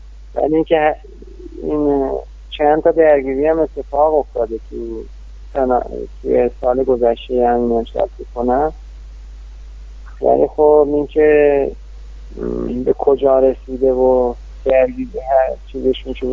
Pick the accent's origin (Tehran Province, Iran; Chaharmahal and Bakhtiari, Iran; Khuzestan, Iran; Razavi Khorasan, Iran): Chaharmahal and Bakhtiari, Iran; Shahrekord; مثلا تو شهر خودمون شهر کرد و بروجین